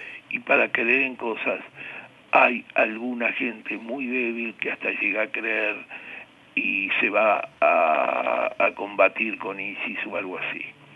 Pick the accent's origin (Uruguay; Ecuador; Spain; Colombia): Uruguay; así como muchos uruguayos son contrarios a nuestros vecinos argentinos, que le llamamos porteños